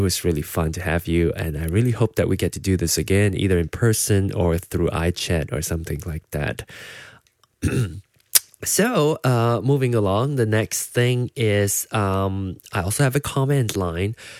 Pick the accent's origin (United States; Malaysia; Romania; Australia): Malaysia; George Town, Penang; And of course, in Georgetown, Penang, my hometown, is 12:04 on Monday